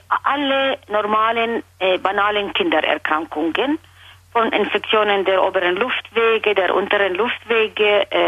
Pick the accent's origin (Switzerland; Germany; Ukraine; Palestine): Palestine; German is a second language; als Palästinenser, als Einheimische von diesem Land